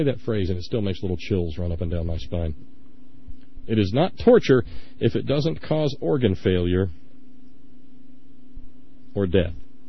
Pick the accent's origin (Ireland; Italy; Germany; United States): Ireland; I implore you as an Irishman who has seen some of these things close up